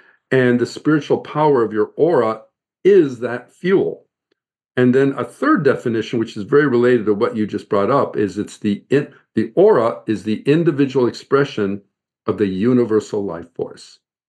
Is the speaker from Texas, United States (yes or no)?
no; Chicago, Illinois, United States; now in Los Angeles, United States; You know, I grew up in Chicago, and in Darien, California, my friends and family, I think he's been in LA too long.